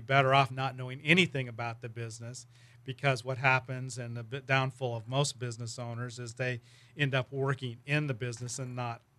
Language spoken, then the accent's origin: English; Sacramento, California, United States; also born or lived in San Ramon; Well, I was raised in Sacramento from I was 4 years old, and then I relocated back about 1989 to the Bay Area and lived in the Contra Costa County in San Ramon for about 8 years